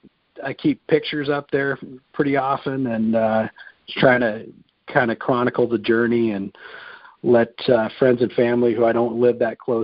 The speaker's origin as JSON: {"language": "English", "region": "Arizona", "country": "United States", "tie": "born or raised there", "said": "I grew up in Arizona. I'm familiar with those things."}